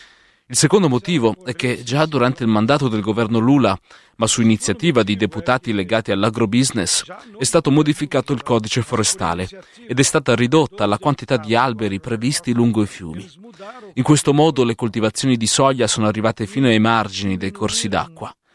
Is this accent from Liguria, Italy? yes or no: no; Trento, Trentino-Alto Adige, Italy; Io vengo da Trento.